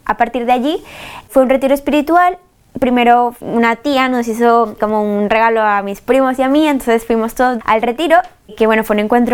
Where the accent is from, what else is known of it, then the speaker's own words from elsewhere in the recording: Colombia; Vale, soy colombiana.